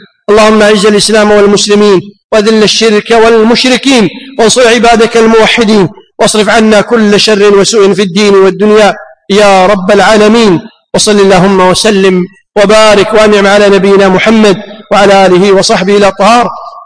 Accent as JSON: {"language": "Arabic", "country": "Kuwait", "said": "يقصد بعض أهل الفساد بلدتنا وأهلنا في الكويت الحبيبة"}